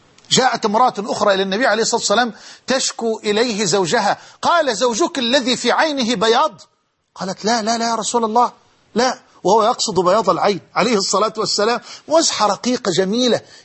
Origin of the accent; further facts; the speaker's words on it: Damoh, Dakahlia, Egypt; 6 سنين، وكنت في هذا الوقت أعشق الأذان، وأؤذن في مسجدنا في قريتنا المتواضعة دموه، ما كانش فيه لا كهرباء لسه ولا فيه الطرق مرصوفة